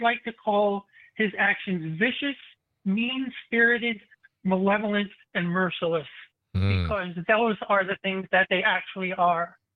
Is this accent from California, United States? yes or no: no; Philadelphia, Pennsylvania, United States; I'm from Philly.